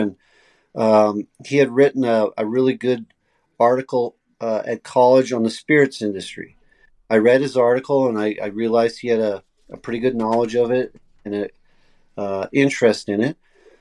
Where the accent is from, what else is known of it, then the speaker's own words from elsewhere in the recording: Canada; Our rye whiskey is quite different than what we grew up on here in Canada.